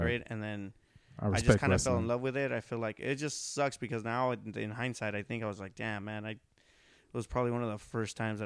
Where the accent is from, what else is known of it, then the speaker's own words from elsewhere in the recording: La Puente, California, United States; I grew up in La Puente, like the city of La Puente in like Southern California, just East LA County. Mm-hmm. It was basically a little hood in East LA County, and just went to school out there.